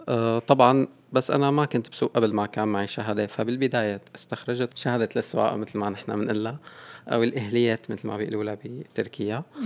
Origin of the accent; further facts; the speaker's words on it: Syria; now in Turkey; أو كسوريين بلاقي شوي اختلاف بالنسبة لأنظمة السير